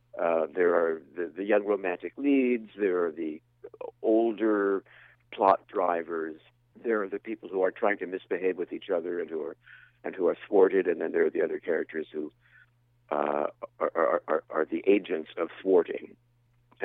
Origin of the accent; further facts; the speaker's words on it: Miami, Florida, United States; moved away as an adult; now in New York, United States; I'm from Miami originally, born and raised there, went to New York to go to college, and stayed